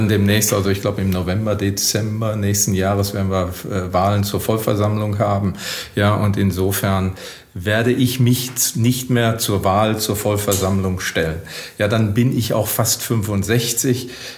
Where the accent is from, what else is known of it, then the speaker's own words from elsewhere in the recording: Witten, North Rhine-Westphalia, Germany; ja, zum Beispiel darf ich unseren Wirtschaftsbeirat in Witten nennen, ja, meine Heimatstadt.